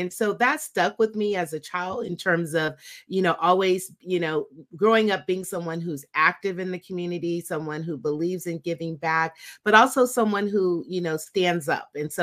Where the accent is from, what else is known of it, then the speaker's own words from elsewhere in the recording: Birmingham, Alabama, United States; where I had the opportunity to grow up until I was 9 years old. And I always start there because growing up in Birmingham, growing up in the South was really pivotal for me